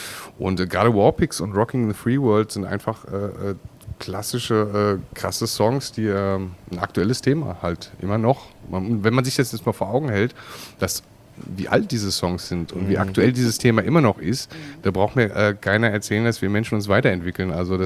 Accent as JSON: {"language": "German", "region": "North Rhine-Westphalia", "country": "Germany", "lives_now": "Mannheim, Germany", "said": "ich komme ja eigentlich aus der Dortmunder Ecke."}